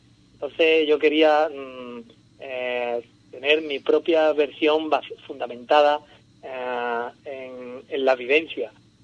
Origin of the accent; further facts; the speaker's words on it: Andalusia, Spain; como buen andaluz está claro